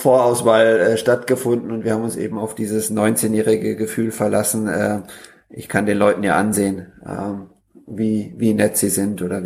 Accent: Northern Germany, Germany; Also ich bin tatsächlich Norddeutschland.

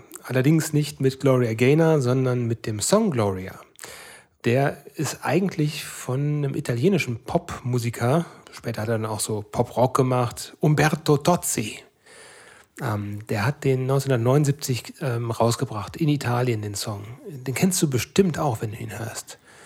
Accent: Kerpen, North Rhine-Westphalia, Germany; komme aus Kerpen natürlich.

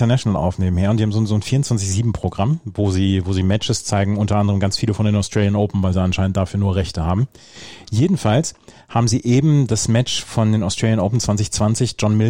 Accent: Hanover, Lower Saxony, Germany; Da kommst du als Hannoveraner wirklich nicht drumherum.

